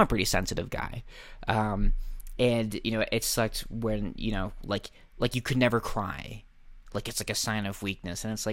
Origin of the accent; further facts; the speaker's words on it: Boston, Massachusetts, United States; growing up in Southie, I think it's sort of a similar ballpark to where you're coming from, Mark, where, especially if you're a man, it's almost like frowned upon that you want to seek out therapy.